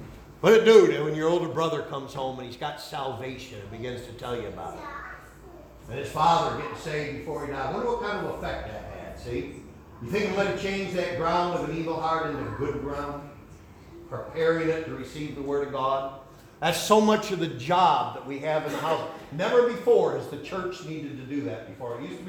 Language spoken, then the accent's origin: English; Machias, New York, United States; I came from Cattaraugus County. First thing they thought I was from down south because of my accent. Are you from down south? No, I'm from Machias, New York.